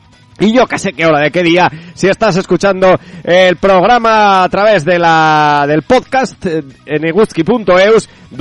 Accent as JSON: {"language": "Spanish", "town": "Lerín", "region": "Navarre", "country": "Spain", "said": "soy de Lerín"}